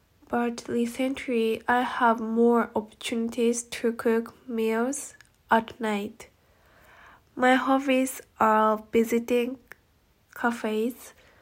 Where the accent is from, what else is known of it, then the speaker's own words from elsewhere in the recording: Obihiro, Hokkaido, Japan; English is a second language; I'm from Obihiro. I live in alone.